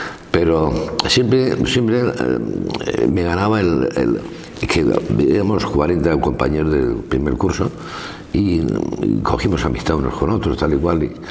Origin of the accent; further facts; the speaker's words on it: Novelda, Valencian Community, Spain; Luego vino un cura ahí a mi pueblo, a Novelda